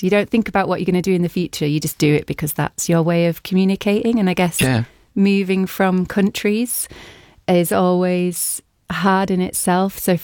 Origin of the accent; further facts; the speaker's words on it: Northern Ireland, United Kingdom; moved away; also born or lived in Barnsley; And then when we moved from Northern Ireland to Barnsley, there was an amazing performing arts service there that was opposite the football pitch.